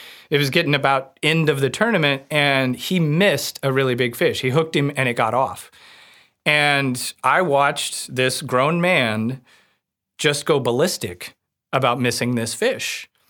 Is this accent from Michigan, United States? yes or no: no; Warsaw, Missouri, United States; I grew up outside of Warsaw, Missouri on Truman Lake. My family, we have a resort there called Osage Bluff Marina. So, you know, I tell people I'm not from a small town. I'm actually from outside of the small town